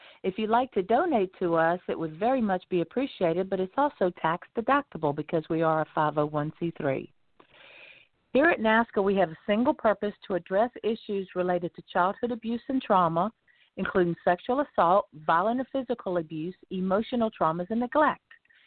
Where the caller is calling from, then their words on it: Lighthouse Point, Florida, United States; I'm calling in from Lighthouse Point, Florida, and I'll be your host tonight.